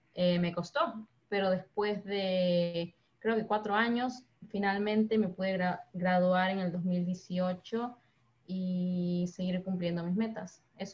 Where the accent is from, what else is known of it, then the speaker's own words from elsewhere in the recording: Peru; moved away as an adult; now in United States; toda mi historia se remontó en el año 2011 cuando yo soy originalmente de Perú. Entonces decidí venir a los Estados Unidos para aprender inglés